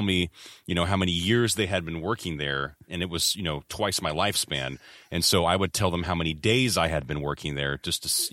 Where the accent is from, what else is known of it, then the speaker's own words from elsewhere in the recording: San Antonio, Texas, United States; And before that, I grew up in San Antonio. So I've kind of lived in a small Texas triangle all my life.